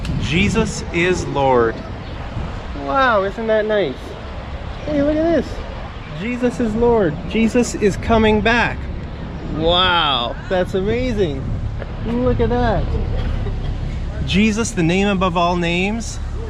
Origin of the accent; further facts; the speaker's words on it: Calgary, Alberta, Canada; I don't know anything about Calgary, even though I'm from Calgary.